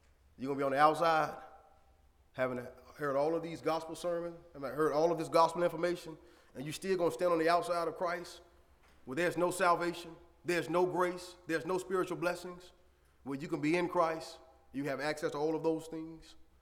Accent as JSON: {"language": "English", "town": "Montgomery", "region": "Alabama", "country": "United States", "tie": "born or raised there", "said": "I grew up in Montgomery, Alabama. And in the summertime, it get hot in Montgomery, Alabama."}